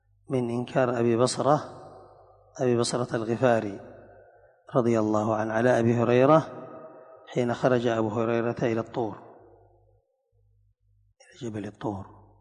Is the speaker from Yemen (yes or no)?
yes; Yemen; يشدون الرحال إلى كثير من المقبورين عندنا في اليمن